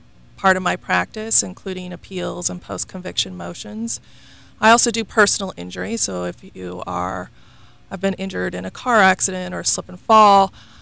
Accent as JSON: {"language": "English", "region": "Kansas", "country": "United States", "tie": "born or raised there", "said": "Okay, I'm originally from Kansas, My hometown is 20 miles away from the original Little House on the Prairie. It's in the middle of nowhere."}